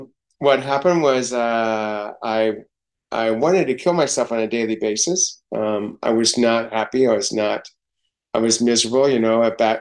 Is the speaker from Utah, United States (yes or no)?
no; California, United States; also born or lived in Oklahoma; I was born in Oklahoma, but I was shipped to California to live with my grandmother because my parents were getting a divorce, and I felt different in California.